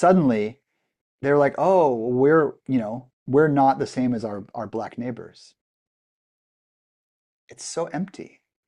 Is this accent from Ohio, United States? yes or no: no; Livermore, California, United States; And instead … in Livermore, California, and became a Buddhist teacher.